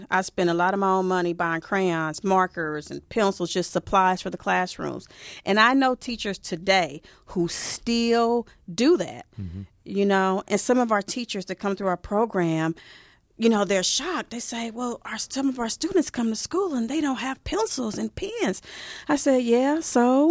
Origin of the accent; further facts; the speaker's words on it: Kansas City, Missouri, United States; moved away as an adult; also born or lived in Chicago; I was born and raised in Kansas City, but when I graduated, I moved to Chicago, and I taught on the West Side